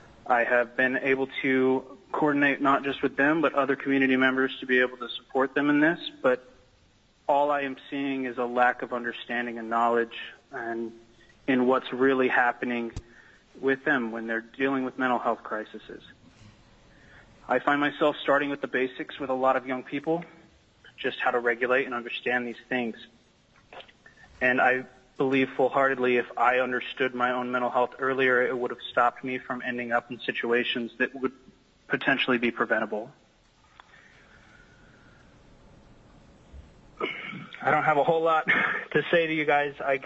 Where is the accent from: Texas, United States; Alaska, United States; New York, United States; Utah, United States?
Alaska, United States; Palmer; I was born and raised in Palmer, Alaska.